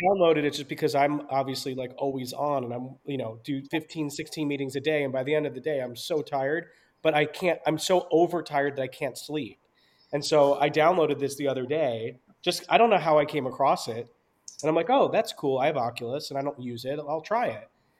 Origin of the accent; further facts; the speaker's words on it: New York City, New York, United States; I grew up in New York City